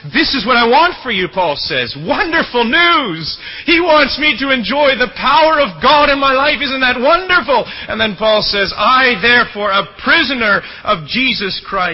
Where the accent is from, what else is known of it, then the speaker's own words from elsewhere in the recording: Canada; You don't mind, I'm Canadian, so you'll let me away with this.